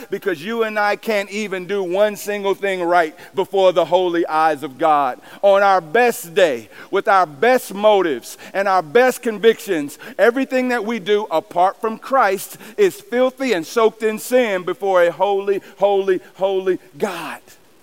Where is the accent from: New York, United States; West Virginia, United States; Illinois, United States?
Illinois, United States; East St. Louis; I'm from East St. Louis. There's a lot of religious people.